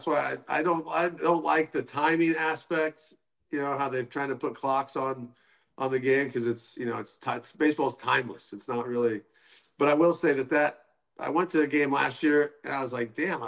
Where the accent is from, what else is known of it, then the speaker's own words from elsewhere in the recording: Illinois, United States; Yeah, so growing up in Central Illinois, all I did was play baseball. I had a batting cage in my backyard.